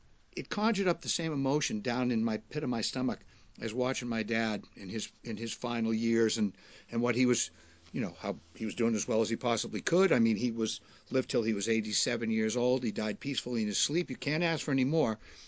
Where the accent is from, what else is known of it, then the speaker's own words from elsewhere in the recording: Maine, United States; I'm originally from Maine. My dad was a chemical engineer, and so he worked in the paper mill system up in Maine.